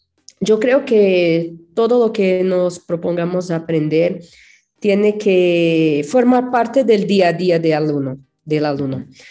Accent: São Paulo, Brazil; Spanish is a second language; yo soy de São Paulo

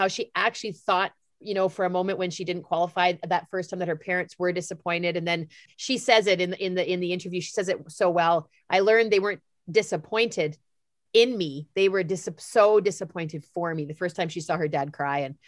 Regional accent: Steinbach, Manitoba, Canada; I'm driving into Winnipeg from my hometown of Steinbach

